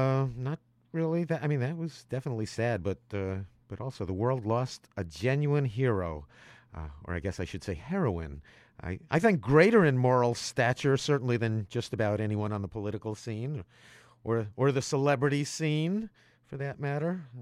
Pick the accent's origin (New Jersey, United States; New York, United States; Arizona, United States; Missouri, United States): New York, United States; since I was a child growing up in New York